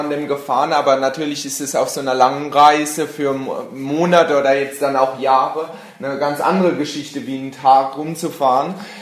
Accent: Landau, Rhineland-Palatinate, Germany; von Landau, also meiner Heimatstadt in Deutschland

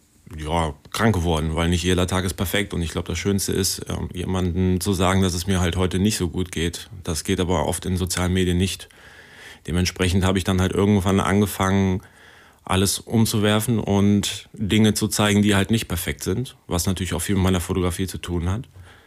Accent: Langenfeld, North Rhine-Westphalia, Germany; born there; now in Cologne, Germany; Ich bin in Langfeld geboren, quasi vor der Tür.

